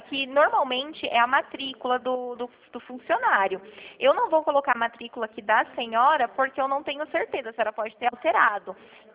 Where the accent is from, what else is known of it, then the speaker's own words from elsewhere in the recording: São Paulo, Brazil; eu sou de São Paulo, senhora Neuma.